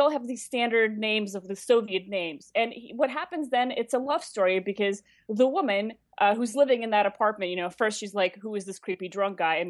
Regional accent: United States; I grew up in the States

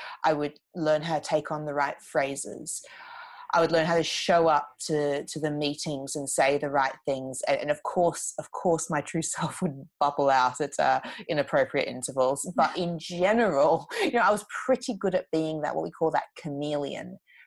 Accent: Australia; being an Aussie originally

